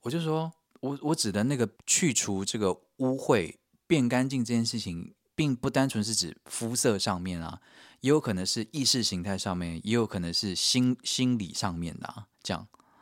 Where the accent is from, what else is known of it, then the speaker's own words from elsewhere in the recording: Taiwan; 我就说：“我从台湾来的啊。”